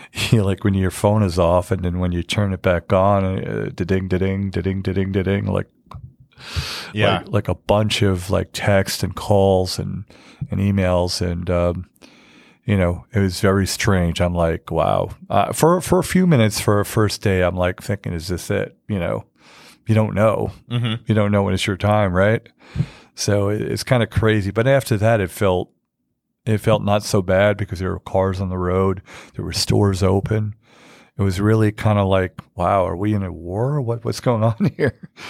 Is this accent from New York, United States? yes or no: yes; New York City, New York, United States; now in Atlanta, United States; I'm originally from New York. I moved to Atlanta a couple of years ago, backstory.